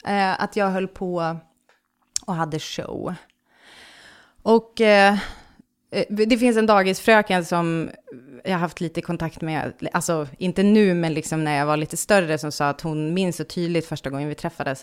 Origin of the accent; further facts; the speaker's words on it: Västerbotten County, Sweden; accent: bonska; det är ju en dialekt som man pratar ute i på Vischan där jag kommer ifrån.